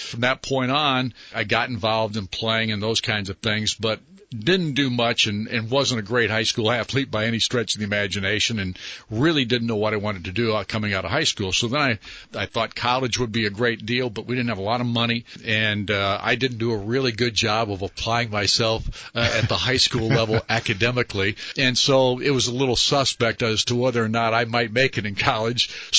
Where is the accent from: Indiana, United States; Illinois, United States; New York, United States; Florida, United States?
Illinois, United States; Rochelle; But we grew up in Rochelle, Illinois, after my mother remarried. So we were actually in a farm town